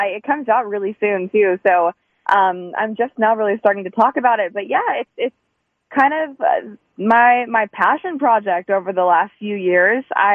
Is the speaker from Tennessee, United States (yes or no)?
yes; Knoxville, Tennessee, United States; I'm from Knoxville.